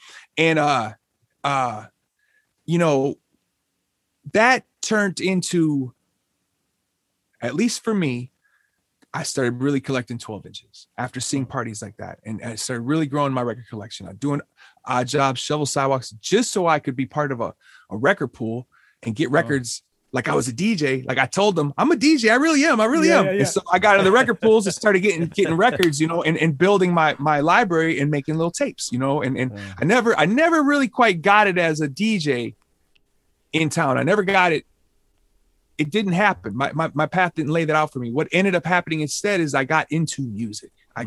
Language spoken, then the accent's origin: English; Minneapolis, Minnesota, United States; For us specifically, I grew up on the South Side. And as a younger kid, I didn't have the opportunities to travel to St. Paul or the North Side to go to parties.